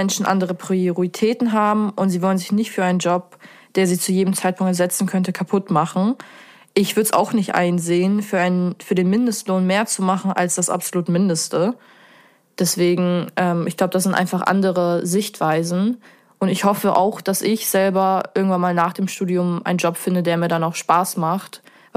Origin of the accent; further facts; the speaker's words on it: Bremen, Germany; Also ich bin ja Bremerin